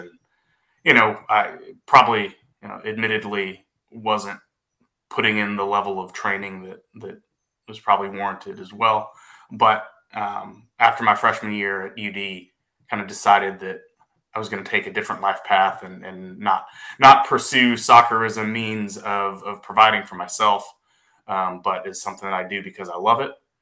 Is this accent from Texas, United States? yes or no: yes; Grapevine, Texas, United States; I'm from Grapevine, Texas, grew up in Grapevine.